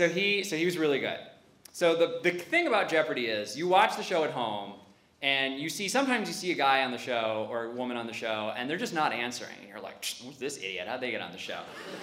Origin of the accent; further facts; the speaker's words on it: Buffalo, New York, United States; born there; So I was not born in Kiev. I was born in Buffalo. Yeah, Buffalo, you notice we don't live there now.